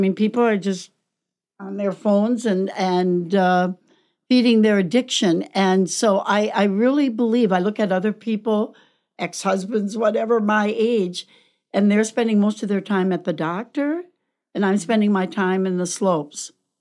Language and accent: English; Wisconsin, United States; Yeah, I'm from Wisconsin. I went to the University of Wisconsin.